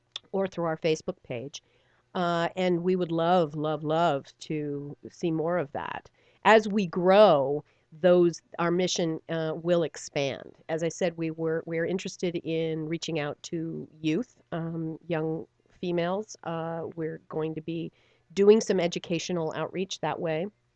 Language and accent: English; Lake Tahoe, California, United States; I grew up in Lake Tahoe in California, and there wasn't a whole lot of professional theater that went on there.